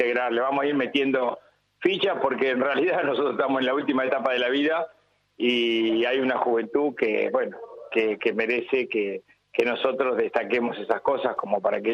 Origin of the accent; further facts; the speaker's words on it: Argentina; nosotros mismos como argentinos